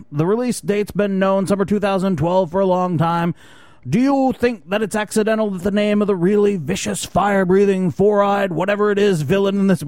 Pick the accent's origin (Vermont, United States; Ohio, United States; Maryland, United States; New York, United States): Vermont, United States; a senator from my home state, Jim Jeffords, who was a Republican, left the party to become an independent